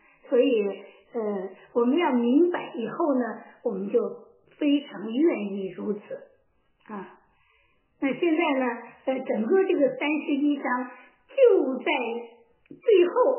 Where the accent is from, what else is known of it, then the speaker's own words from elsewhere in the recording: China; 那么而恰恰我们都是来自中国的